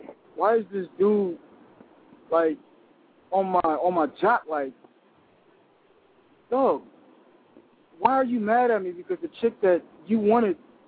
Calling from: Wilmington, Delaware, United States; Yo, I'm representing Wilmington. Wilmington, Delaware.

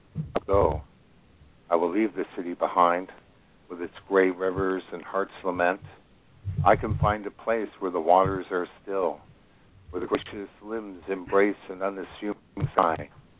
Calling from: Nova Scotia, Canada; I'm calling from Nova Scotia, which is probably almost as far away as I can get from you and be on the same continent.

